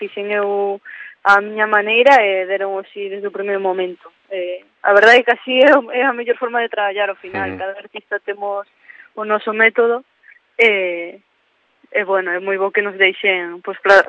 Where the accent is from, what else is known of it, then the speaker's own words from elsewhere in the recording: Ordes, Galicia, Spain; eu son de Ordes e ali xa fan un festival